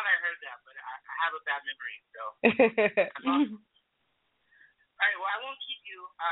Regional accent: Raleigh, North Carolina, United States; I'm from Raleigh, North Carolina.

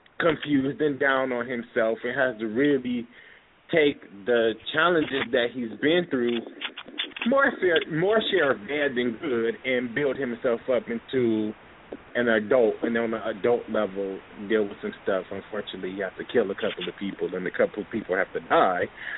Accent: Los Angeles, California, United States; But I'm from Los Angeles, California. I'm the youngest of 7.

